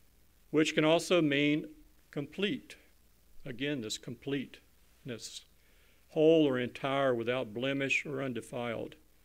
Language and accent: English; Florida, United States; because I was born and raised here in Florida